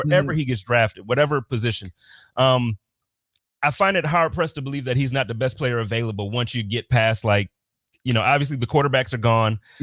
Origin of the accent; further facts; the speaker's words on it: Buffalo, New York, United States; I grew up in Buffalo, so I knew the Super Bowl teams and all